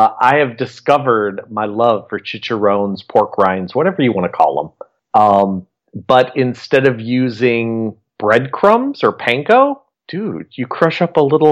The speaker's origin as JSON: {"language": "English", "town": "Fort Wayne", "region": "Indiana", "country": "United States", "tie": "born or raised there", "said": "See, I grew up in Fort Wayne, Indiana, and Seifert's was a local chip. I think it was even done in Fort Wayne."}